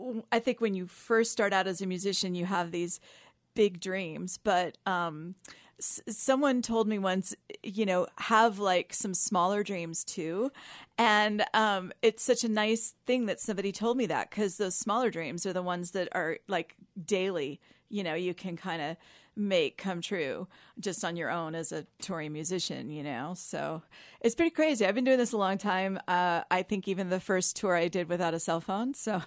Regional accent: Seattle, Washington, United States; Well, originally I'm from Seattle.

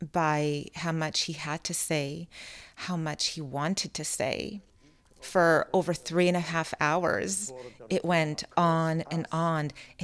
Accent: Vancouver, British Columbia, Canada; A lot of it happened in my original family home that I grew up in Vancouver.

